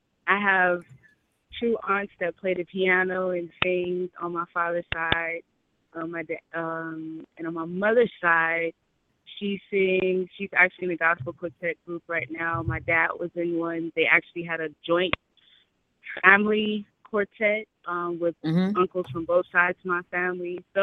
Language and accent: English; San Francisco, California, United States; I'm originally from San Francisco.